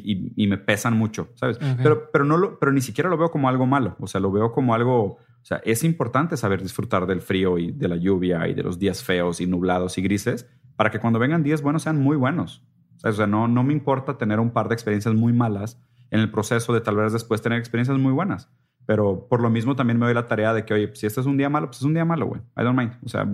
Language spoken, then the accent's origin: Spanish; Brazil; Yo soy brasileño. Y a mí me tocó una historia en Brasil de pánico, de miedo